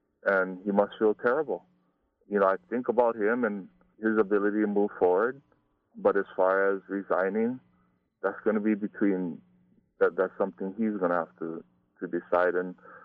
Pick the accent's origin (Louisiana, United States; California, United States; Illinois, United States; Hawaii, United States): Hawaii, United States; You know, growing up in Hawaii, we used to have … come to our schools.